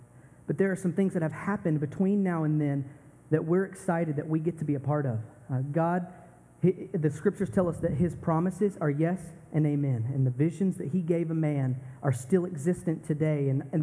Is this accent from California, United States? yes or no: no; Fort Worth, Texas, United States; And that's my pastor for my church back home. I'm from Fort Worth, Texas.